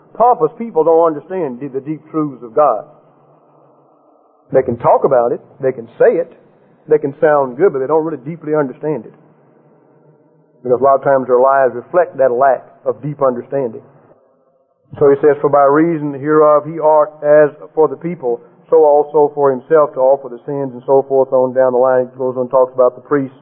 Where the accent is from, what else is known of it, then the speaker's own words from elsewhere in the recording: the South, United States; I grew up in the South